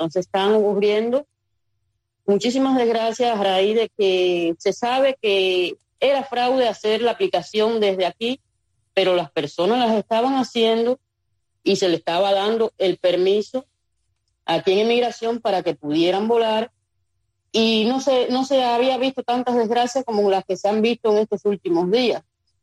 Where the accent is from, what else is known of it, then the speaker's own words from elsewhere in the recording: Cuba; now in Mexico; porque si salimos de Cuba por salvarla a ella, no queremos arriesgarla a que ocurra una fatalidad aquí.